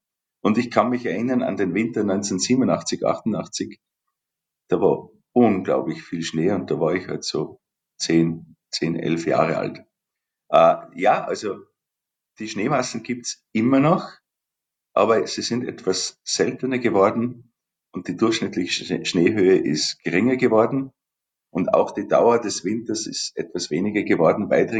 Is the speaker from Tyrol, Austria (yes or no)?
yes; Waidring, Tyrol, Austria; Ich bin in Weidring aufgewachsen